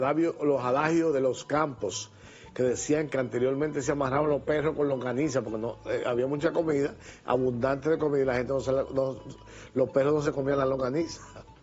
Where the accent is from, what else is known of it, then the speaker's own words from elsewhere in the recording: San Francisco de Macorís, Duarte, Dominican Republic; born there; en San Francisco Macorís, mi pueblo, donde yo nací.